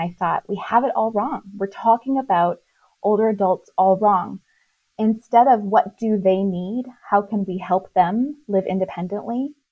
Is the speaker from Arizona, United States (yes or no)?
yes; Arizona, United States; Arizona, my home state, you know, is the birthplace of Sun City